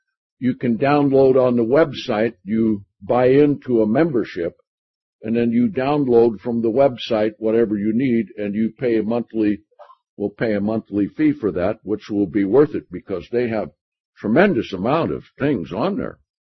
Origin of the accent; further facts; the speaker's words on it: Seattle, Washington, United States; born there; I was born in Seattle 74 and a half years ago.